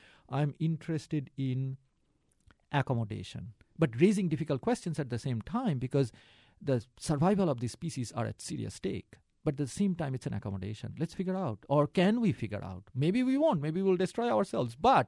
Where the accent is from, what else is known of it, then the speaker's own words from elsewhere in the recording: India; moved away; I grew up in India 20 plus years ago. Now when I go back, it's a scary place.